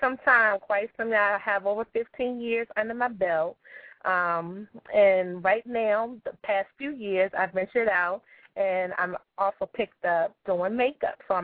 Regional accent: Richmond, Virginia, United States; Well, I'm from South Richmond. And I graduated from Meadowbrook High School. Basically, I'm from the metro area. I've lived here all of my life.

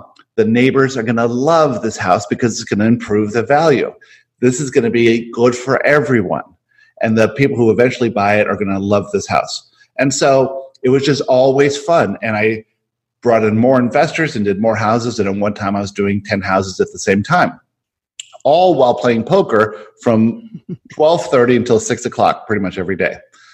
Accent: Florida, United States; And so then growing up, I grew up very normal in South Florida.

